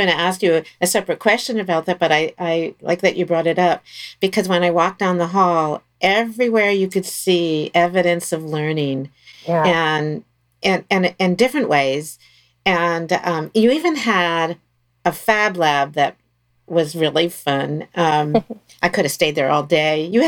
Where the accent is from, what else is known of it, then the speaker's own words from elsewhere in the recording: Maryland, United States; I do have to say, I grew up in Maryland and I played duck pin bowling. So it was for me like going home.